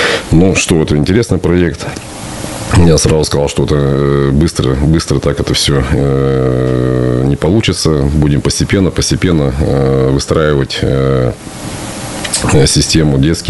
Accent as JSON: {"language": "Russian", "town": "Perm", "region": "Perm Krai", "country": "Russia", "tie": "born or raised there", "said": "Это да, это мой родной город. Я здесь вырос на Загаре. Все мое детство прошло."}